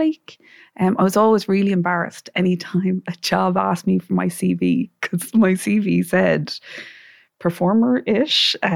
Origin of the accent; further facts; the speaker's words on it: Leixlip, Kildare, Ireland; I'm from Leixlip in County Kildare. It's obviously not by the sea